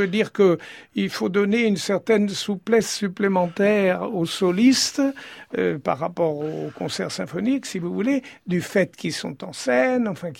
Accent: Marseille, Provence-Alpes-Côte d'Azur, France; born there; Je suis né à Marseille.

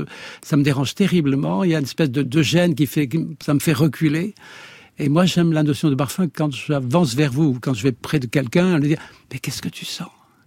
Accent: Grasse, Provence-Alpes-Côte d'Azur, France; born there; Je suis né à Grasse, mais ça, c'est pas un choix.

